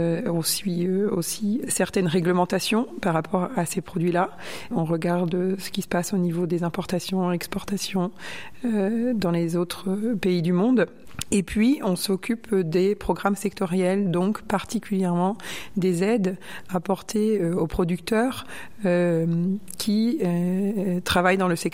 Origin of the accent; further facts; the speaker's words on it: Objat, Nouvelle-Aquitaine, France; born there; moved away; Moi, je suis née à Objat. Je suis partie quand j'étais assez jeune. J'ai suivi mes parents, évidemment.